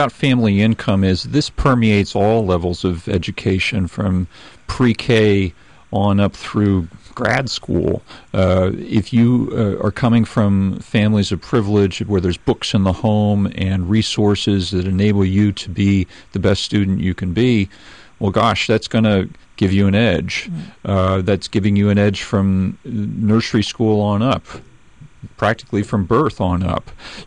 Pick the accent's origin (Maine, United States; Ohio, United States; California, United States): California, United States; Well, I grew up in California.